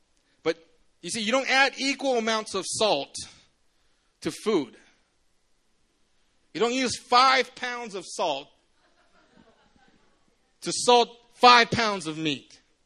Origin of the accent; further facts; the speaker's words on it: Busan, South Korea; Because I come from Busan, man. There is sand everywhere.